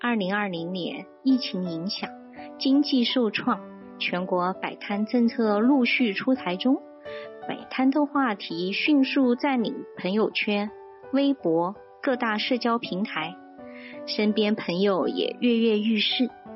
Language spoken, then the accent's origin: Chinese; Nanjing, Jiangsu, China; 我们南京人叫旺鸡蛋，